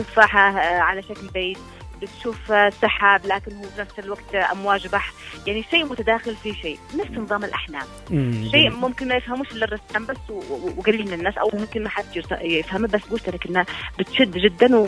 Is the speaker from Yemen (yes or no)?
yes; Yemen; فانا شايف انه انا كامراه يمنيه وعايشه هذا الطقوس